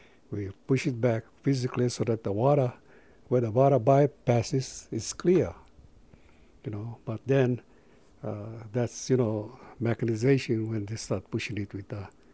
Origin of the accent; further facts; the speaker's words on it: Olinda, Hawaii, United States; I was born and raised in Olinda, you know, up here, okay? And then from Olinda, my parents moved to the plantation area.